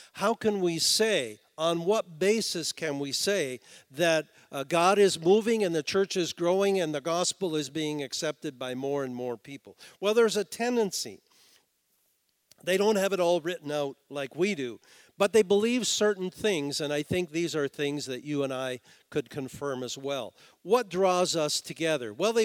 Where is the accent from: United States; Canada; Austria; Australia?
Canada; And my question is, how long will it be before we as Canadian Christians are touched by this tendency?